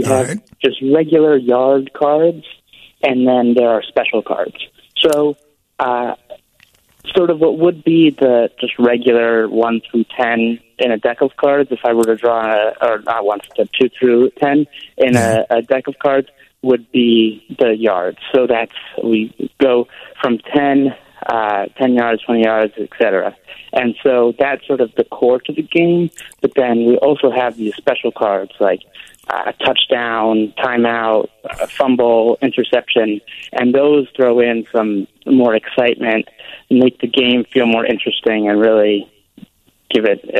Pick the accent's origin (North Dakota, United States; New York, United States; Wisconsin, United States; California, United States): New York, United States; New York City; I'm from New York City, and I grew up there, and so elevators were part of daily life.